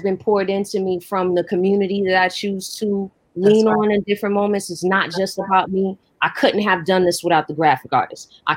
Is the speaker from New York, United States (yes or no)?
yes; Harlem, New York, United States; because I'm from Harlem